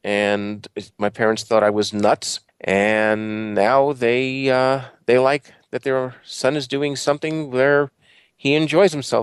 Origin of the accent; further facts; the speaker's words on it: New York, United States; now in Atlanta, United States; I'm originally from New York and have been tri-coastal now. Presently live in Atlanta